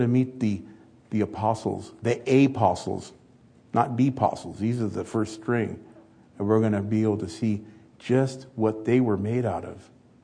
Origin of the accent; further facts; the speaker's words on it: Wilmington, United States; Little fat guy growing up in Wilmington.